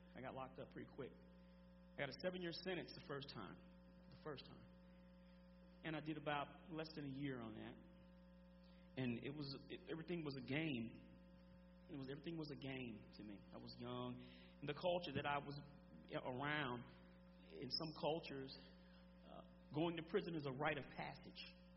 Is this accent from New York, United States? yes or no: no; Amarillo, Texas, United States; I'm from Amarillo, Texas. That's where I was born. I'm 47 years old. And I was raised very well.